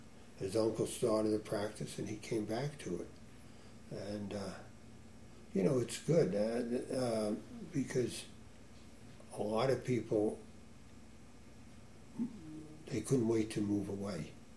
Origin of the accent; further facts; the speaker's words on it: Hillsdale, New York, United States; When growing up in Hillsdale, and Hudson would be the same, maybe not to that degree